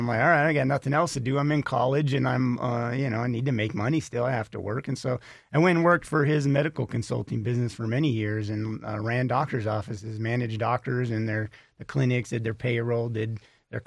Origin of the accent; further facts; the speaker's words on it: Las Vegas, Nevada, United States; No, Vegas is my hometown. I love Las Vegas. Why would you want to live anywhere else?